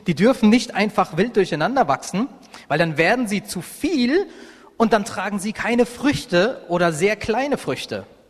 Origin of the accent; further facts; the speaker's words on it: Rhineland-Palatinate, Germany; Ich komme aus der Pfalz, das ist eine Weinregion. Ich komme aber aus der Hinterpfalz, da wächst kein Wein, da wächst nur Wald.